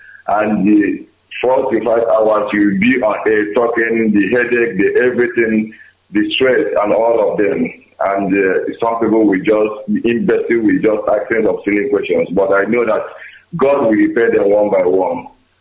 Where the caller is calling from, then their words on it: Nigeria; I'm calling you from Nassau State, Nigeria.